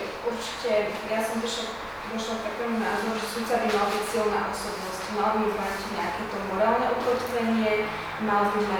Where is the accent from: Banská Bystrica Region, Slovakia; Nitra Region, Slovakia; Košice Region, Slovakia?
Košice Region, Slovakia; Košice; also born or lived in Žilina; narodila som sa v Žiline, ale veľkú časť svojho života som prežila v Košiciach a na Sýne v Českej republike počas štúdií. V Košiciach som absolvovala gymnázium svätého Tomáša Akvinského